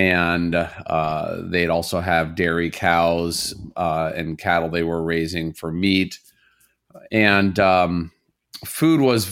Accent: Indiana, United States; Well, I grew up in a very rural part of Indiana.

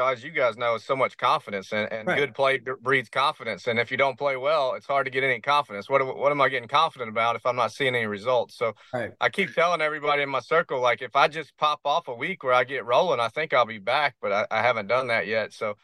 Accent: the South, United States; accent: redneck Southern; not sound unlike my redneck Southern accent.

